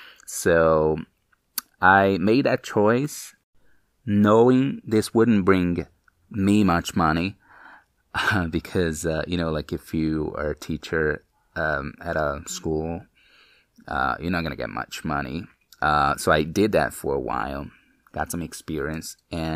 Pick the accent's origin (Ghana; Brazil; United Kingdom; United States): Brazil; Fortaleza, Ceará; first language pt; English is a second language; I'm from Brazil, from a city called Fortaleza, that's in northeast of the country, and it's a city by the ocean. It's really pretty.